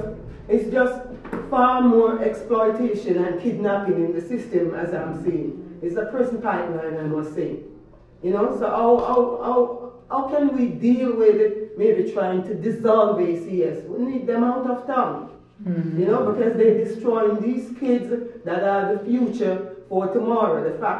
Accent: Kingston, Jamaica; I'm from Jamaica, West Indies, I must say, you know, Kingston One

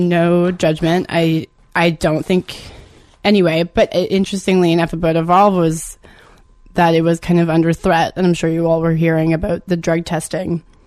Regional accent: Sackville, New Brunswick, Canada; since I grew up in Sackville for the most part

